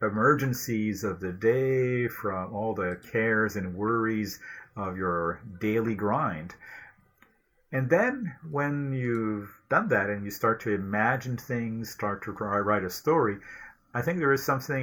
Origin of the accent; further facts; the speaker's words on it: Ontario, Canada; first language French; English is a second language; I was a Franco-Ontarian growing up in Ontario, so speaking a minority language. My mother is a French immigrant